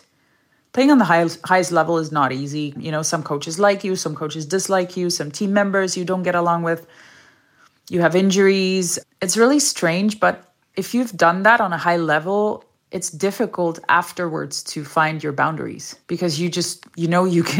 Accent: Rotterdam, South Holland, Netherlands; because I am a refugee and I grew up in Rotterdam and I was exposed to so many cultures in so many countries.

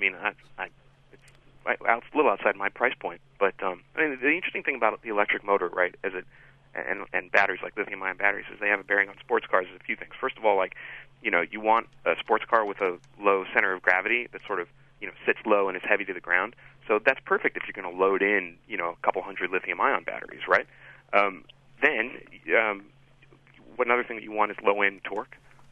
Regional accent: Los Angeles, California, United States; I grew up in Los Angeles, and so that means a lot to me right off.

